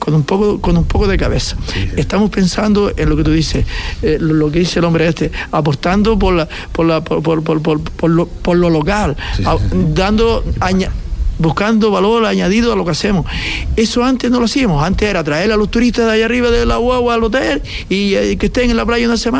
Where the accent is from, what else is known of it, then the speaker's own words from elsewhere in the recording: Canary Islands, Spain; Nosotros a veces como majoreros, yo sí puedo criticarme yo mismo, que yo soy más majorero.